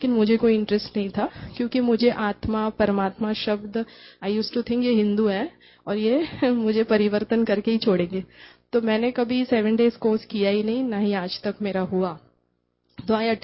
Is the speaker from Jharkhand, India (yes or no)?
no; Mumbai, Maharashtra, India; मैं वैसे मुंबई से हूँ